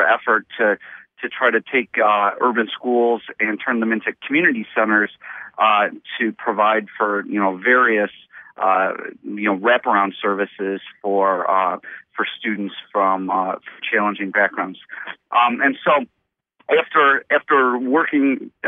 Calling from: Chicago, Illinois, United States; I'm calling in from Chicago.

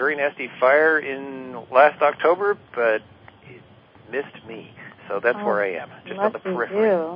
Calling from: California, United States; Oh, sunny Southern California, Lake Hodges area.

